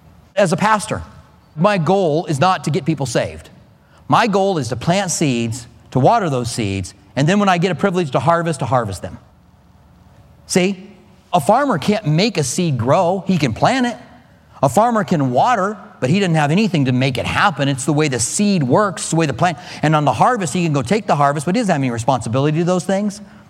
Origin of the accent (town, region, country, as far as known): Clinton, Iowa, United States; born there